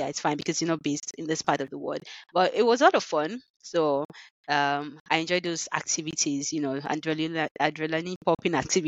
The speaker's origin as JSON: {"language": "English", "region": "Ekiti", "country": "Nigeria", "said": "Even in my home growing up, it might be funny, but because we are from Ekiti, we don't eat jollof rice on Christmas morning."}